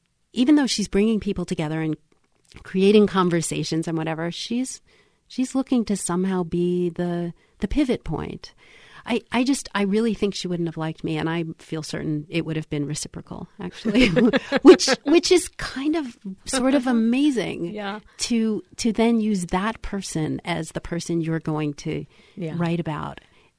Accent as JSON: {"language": "English", "region": "New York", "country": "United States", "said": "And I'm a New Yorker, and so I don't believe easily"}